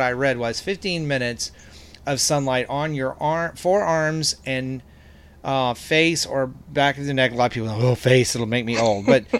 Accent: Texas, United States; also born or lived in Pennsylvania; I'm from Texas originally. I lived in Pennsylvania for 15 years.

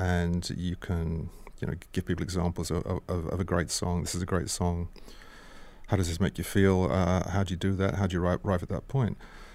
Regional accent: London, United Kingdom; like 10, 11 years old, I'd be very bored as a kid. You know, like the weather would be terrible. This is growing up in London.

